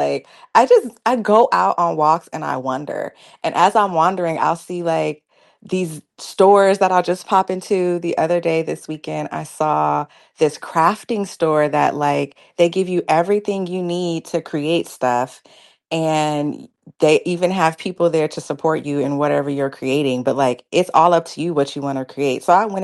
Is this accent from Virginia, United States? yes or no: no; California, United States; it also makes me think of growing up in Cali with the low riders going down the street. Like, that's … You know, this is California.